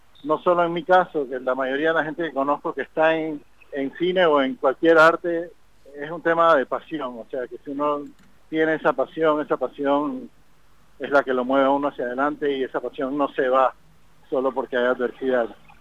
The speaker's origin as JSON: {"language": "Spanish", "country": "Panama", "lives_now": "Tel Aviv, Israel", "said": "Sí, bueno, es que yo soy de Panamá y no estoy acostumbrado."}